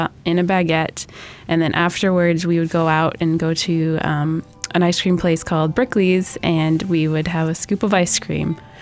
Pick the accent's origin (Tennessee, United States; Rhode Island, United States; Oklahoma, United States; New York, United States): Rhode Island, United States; so I'm from Rhode Island. I was born and raised there.